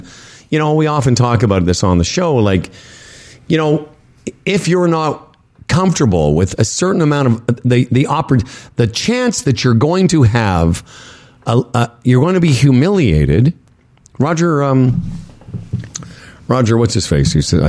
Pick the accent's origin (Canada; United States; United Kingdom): Canada; of course, as a Canadian, you're happy